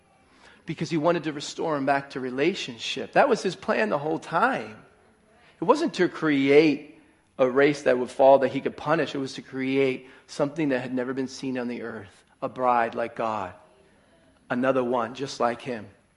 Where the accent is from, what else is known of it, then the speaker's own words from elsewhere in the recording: Philadelphia, Pennsylvania, United States; I grew up in the Philadelphia area.